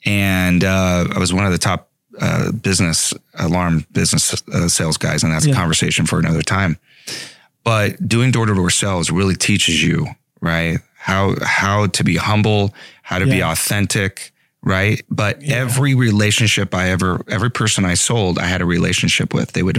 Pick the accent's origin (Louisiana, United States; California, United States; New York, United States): California, United States; Los Angeles; but the way I did it, I'm from East LA.